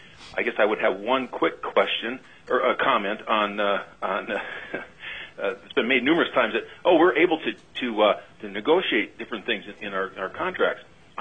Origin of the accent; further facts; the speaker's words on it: Sitka, Alaska, United States; I'm a pharmacist from Sitka, Alaska